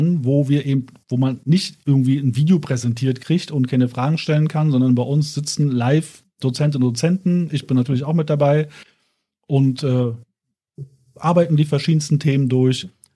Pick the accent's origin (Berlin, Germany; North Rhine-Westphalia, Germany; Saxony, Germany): Berlin, Germany; Ich bin auf Hochdeutsch erzogen. Wir kommen aus Berlin.